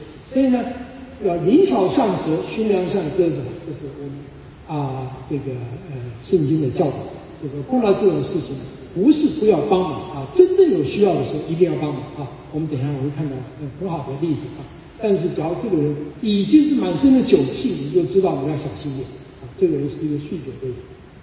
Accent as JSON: {"language": "Chinese", "country": "China", "said": "我们中国人见面的时候你吃饱了吗"}